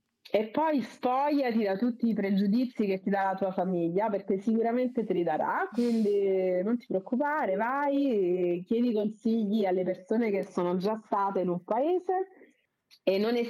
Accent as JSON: {"language": "Italian", "town": "Naples", "region": "Campania", "country": "Italy", "said": "Io sono napoletana e comunque per me il sud del mondo è sicuramente la parte che mi emoziona di più."}